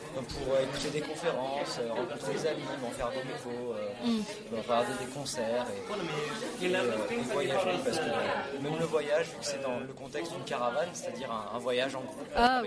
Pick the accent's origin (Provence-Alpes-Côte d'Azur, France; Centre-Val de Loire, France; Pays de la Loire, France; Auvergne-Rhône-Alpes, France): Provence-Alpes-Côte d'Azur, France; Marseille; Je viens de Marseille, dans le sud de la France.